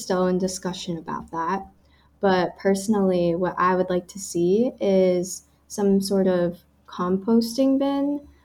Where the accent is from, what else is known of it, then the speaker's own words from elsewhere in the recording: Hawaii, United States; For me, I think like a big part of where that passion comes from was growing up in Hawaii.